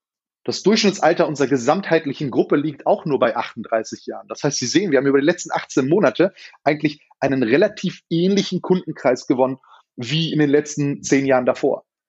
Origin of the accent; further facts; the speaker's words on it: Berlin, Germany; als Berliner steht man zu Berlin.